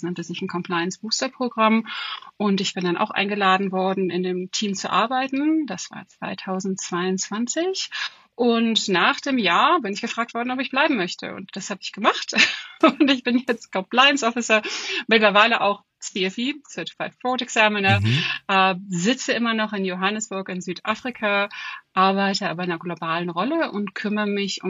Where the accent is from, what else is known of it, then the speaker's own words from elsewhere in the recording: Germany; moved away as an adult; also born or lived in Switzerland / South Africa; Ich bin Deutsche. Habe in Konstanz an der Uni Konstanz studiert, habe Information Engineering studiert, habe dann ganz lange im HR-Bereich gearbeitet in der Schweiz, bin dann 2012 nach Südafrika